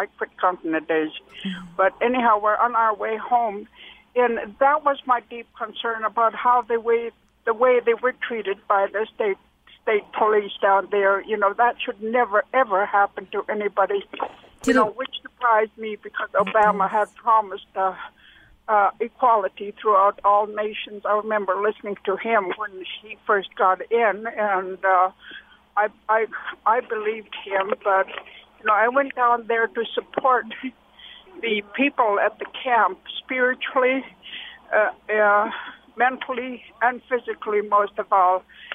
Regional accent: Kamloops, British Columbia, Canada; I'm from Kamloops, British Columbia. I belong to the Kamloops Indian Band.

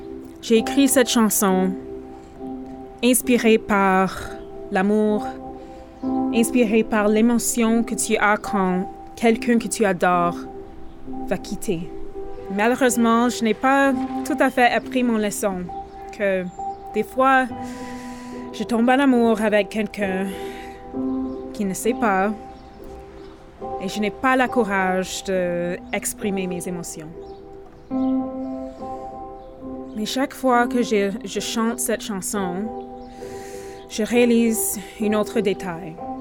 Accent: Edmonton, Alberta, Canada; French is a second language; je suis techniquement une francophile. Moi, je suis une Canadienne de première génération. Mes parents sont venus ici à Edmonton il y a environ 35 ans. Ma famille vient du Jamaïque et Guyane.

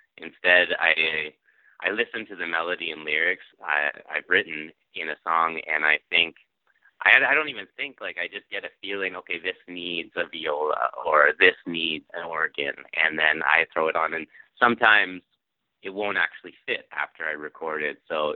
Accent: Toronto, Ontario, Canada; also born or lived in Edmonton / British Columbia; So I was born in Edmonton and I grew up around Toronto, but then I traveled out west to British Columbia and I lived there for a few years

